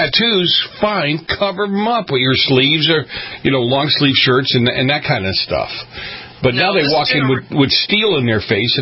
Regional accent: Boston, Massachusetts, United States; I grew up on the East Coast in Boston, and we had air raid drills.

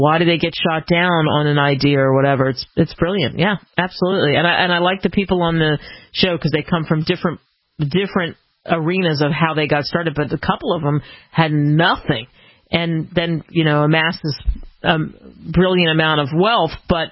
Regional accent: Maryland, United States; I grew up outside of Baltimore.

